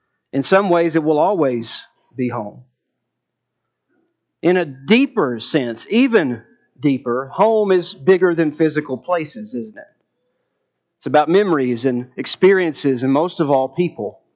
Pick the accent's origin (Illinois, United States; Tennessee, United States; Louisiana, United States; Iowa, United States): Tennessee, United States; Columbia; I grew up in Columbia, Tennessee, and we moved out over 20 years ago, but I still drive by the house that I grew up